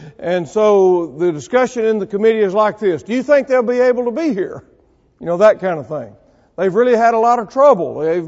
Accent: Mississippi, United States; I'm from Mississippi.

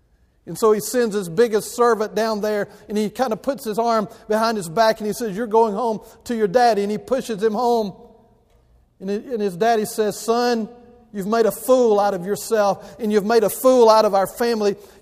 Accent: Alabama, United States; Now, I grew up in Alabama, and we love pork.

